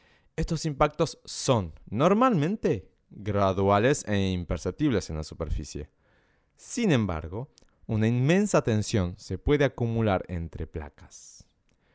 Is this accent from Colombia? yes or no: no; Salta, Argentina; yo como soy de Salta y crecí allá toda mi niñez, toda mi adolescencia